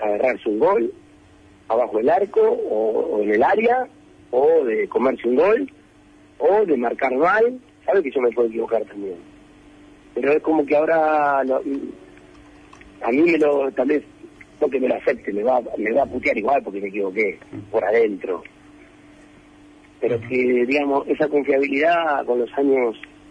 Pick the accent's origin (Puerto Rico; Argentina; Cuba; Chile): Argentina; Yo soy argentino